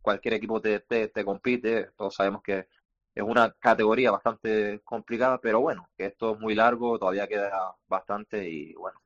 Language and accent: Spanish; Canary Islands, Spain; Yo, al fin y al cabo, soy canario.